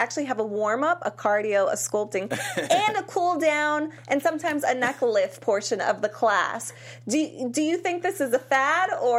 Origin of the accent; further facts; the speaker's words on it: Worcester, Massachusetts, United States; I'm from Worcester, Massachusetts.